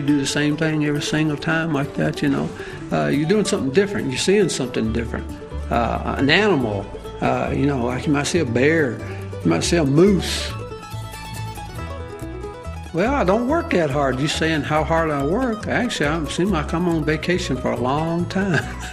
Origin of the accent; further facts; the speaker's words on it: Nashville, Tennessee, United States; accent: drawl; I'll tell them, I'm from Nashville, Tennessee. And they'll say, well, we could tell you weren't from here because you kind of got a drawl, they'll tell me.